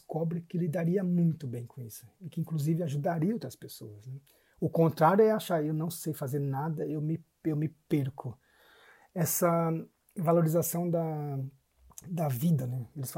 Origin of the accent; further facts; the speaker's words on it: São Paulo, Brazil; born there; na Monte Azul, onde eu nasci.